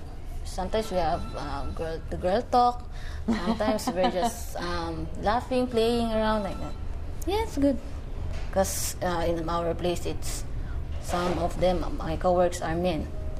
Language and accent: English; Philippines; English is a second language; I'm from the Philippines. I work here as a waitress and a cashier.